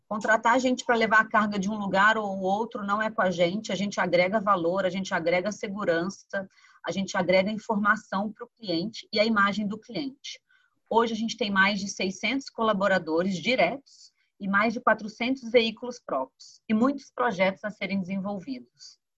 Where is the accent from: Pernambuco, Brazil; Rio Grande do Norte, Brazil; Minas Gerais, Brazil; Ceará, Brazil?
Minas Gerais, Brazil; Nós somos mineiros, né?